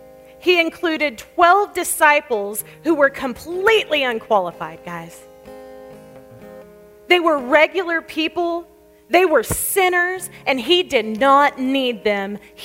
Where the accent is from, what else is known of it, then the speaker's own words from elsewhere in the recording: Oklahoma, United States; I was from Western Oklahoma, a very small town, and I had never seen a really beautiful big house.